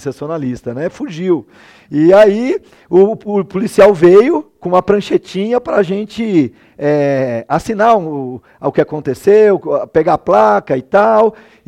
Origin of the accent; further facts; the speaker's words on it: Brazil; apesar da selvageria do nosso país, violento, especialmente nas grandes capitais, nós não sabemos, como brasileiros, o que é o contexto de guerra, irmãos.